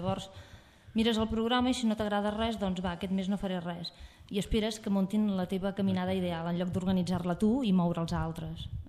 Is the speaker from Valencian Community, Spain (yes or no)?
no; Caldes, Catalonia, Spain; now in Sant Feliu, Spain; jo sóc de Caldes i em vaig instal·lar, vaig venir a viure aquí a Sant Feliu i no coneixia ningú.